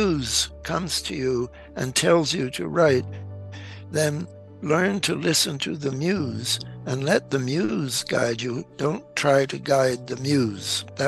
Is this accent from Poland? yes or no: yes; Poland; now in Berkeley, United States; But he just came to Berkeley 1 year before I did. I came from Poland and I knew Polish.